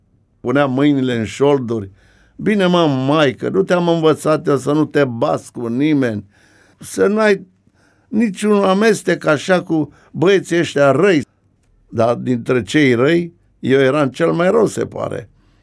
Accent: Oltenia, Romania; born there; Eu, de fapt, m-am născut în Oltenia.

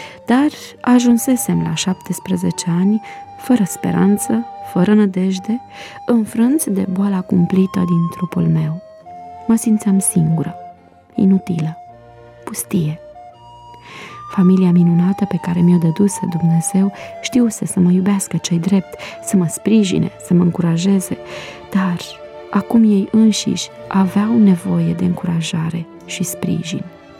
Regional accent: Râșnov, Brașov County, Romania; și sunt din Râșnov, Brașov.

